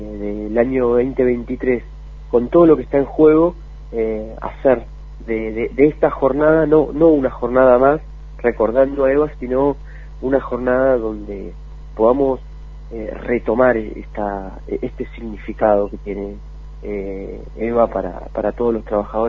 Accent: Argentina; lo estamos necesitando como pueblo argentino, como trabajadores y trabajadoras.

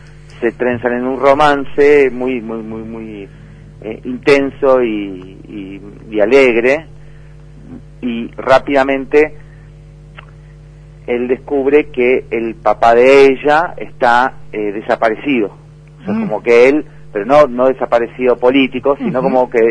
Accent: Rafaela, Santa Fe, Argentina; la ciudad de donde yo vengo, de Rafaela Santa Fe

